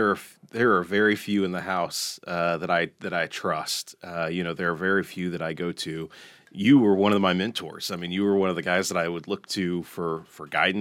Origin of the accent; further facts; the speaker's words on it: Kansas City, Missouri, United States; also born or lived in Hannibal; Yeah, so I grew up part of my life in Kansas City, part of my life in Hannibal.